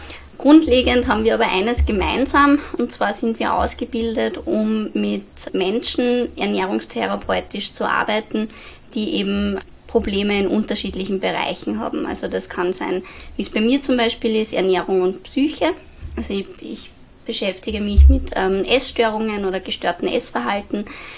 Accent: Upper Austria, Austria; moved away as an adult; now in Vienna, Austria; Also ich bin eigentlich aus Oberösterreich und dann nach der Matura nach Wien gekommen

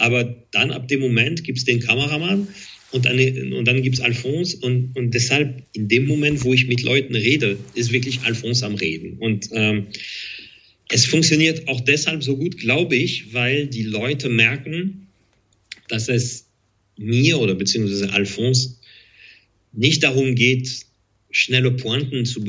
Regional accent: Paris, Île-de-France, France; German is a second language; ich bin in Paris aufgewachsen, war aber oft in der Provence, in einem Bauernhof

